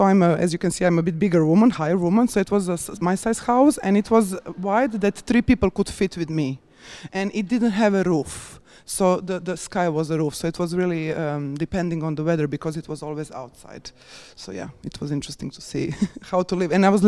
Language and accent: English; Croatia; I came from Bonn today. Yeah, because part of my family is living there, and originally I come from Croatia, but I'm not living in Croatia at the moment.